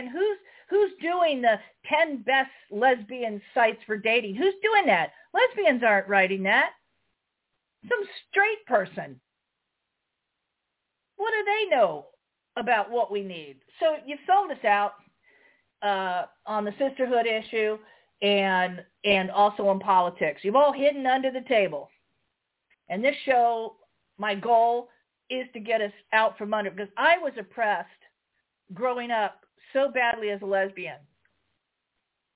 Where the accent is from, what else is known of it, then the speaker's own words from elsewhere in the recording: Marin, California, United States; And I'm from Marin, so, you know, he has or had a house there.